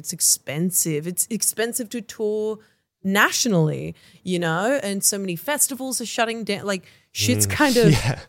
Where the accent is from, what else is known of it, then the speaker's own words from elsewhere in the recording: Australia; it's so hard to kind of break out as an Australian artist.